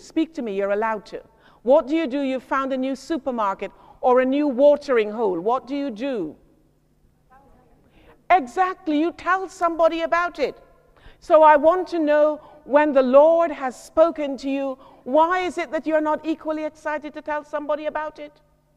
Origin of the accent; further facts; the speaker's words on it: United Kingdom; oh, we're British. We're British, we don't do that.